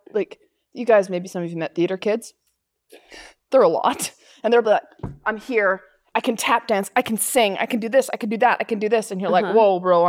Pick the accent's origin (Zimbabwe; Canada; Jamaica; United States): Canada; I am from Canada.